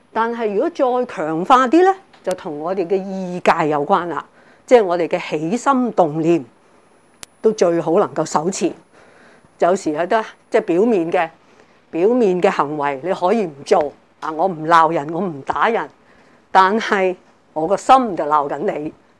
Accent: China; 我們中國人呢都有這些這樣的德行

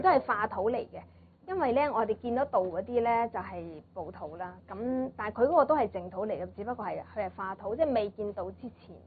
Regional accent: Guangdong, China; 我就覺得係即係我哋廣東人講好抵嘅啦

